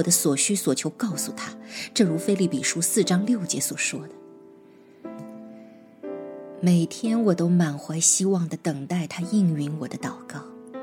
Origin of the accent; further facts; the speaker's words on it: Shanghai, China; Hello， 大家好，我是来自于上海的 … ， 很高兴又和大家在雅米平台见面了。